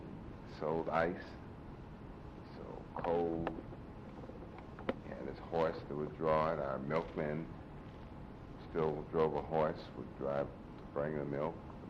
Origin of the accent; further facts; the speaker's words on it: the South, United States; I guess from growing up in the South, our chickens were always alive chickens.